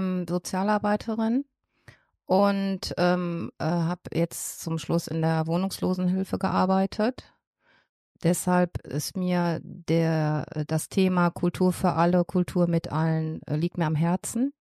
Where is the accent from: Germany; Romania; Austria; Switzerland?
Germany; Düsseldorf, North Rhine-Westphalia; Genau, ich bin Düsseldorferin. Ich wohne im Düsseldorfer Süden. Und Düsseldorf ist mir ans Herz gewachsen.